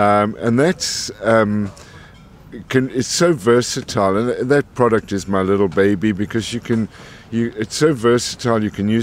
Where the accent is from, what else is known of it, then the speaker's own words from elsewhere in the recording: South Africa; moved away as an adult; now in United Kingdom; I'm South African, and I came to the UK in 1999.